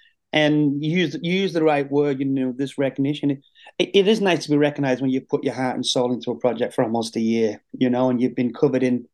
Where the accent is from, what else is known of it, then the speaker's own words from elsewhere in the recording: Warrington, North West England, United Kingdom; Yeah, I'm from the northwest of England. Where? A place called Warrington, right between Liverpool and Manchester.